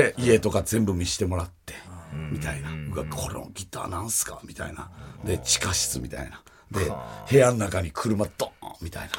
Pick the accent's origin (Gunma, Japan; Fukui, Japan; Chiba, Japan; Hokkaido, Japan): Hokkaido, Japan; Hakodate; 函館出身やから。